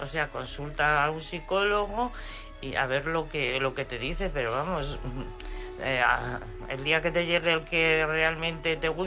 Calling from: Madrid, Community of Madrid, Spain; de Madrid.

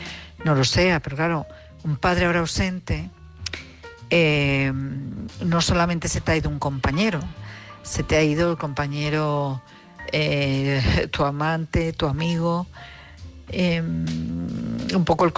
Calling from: Madrid, Community of Madrid, Spain; de Madrid.

